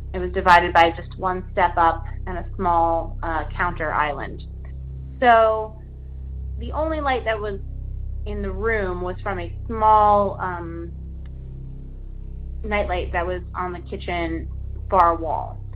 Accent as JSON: {"language": "English", "town": "Philadelphia", "region": "Pennsylvania", "country": "United States", "tie": "born or raised there", "lives_now": "Brooklyn, United States", "said": "When I was growing up in the suburbs of Philadelphia, I was babysitting."}